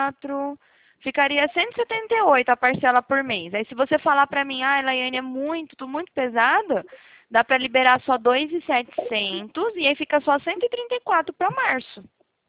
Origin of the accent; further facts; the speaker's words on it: Atibaia, São Paulo, Brazil; Eu sou daqui de Atibaia, você conhece? Interior de São Paulo?